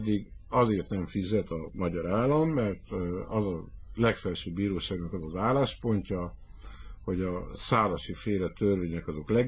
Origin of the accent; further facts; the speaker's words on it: Hungary; Tehát én úgy nőttem fel, hogy egy olyan országban élek, ahol persze nem szeretik a zsidókat, az igaz, nem nagyon szeretik a zsidókat, na de antiszemitizmus nincs, hivatalosan nincs.